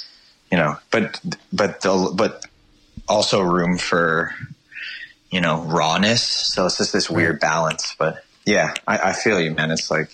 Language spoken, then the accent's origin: English; Toronto, Ontario, Canada; also born or lived in England; Yeah, I grew up in the east end of Toronto, like a little like around Victoria Park. So it was kind of Scarborough-ish.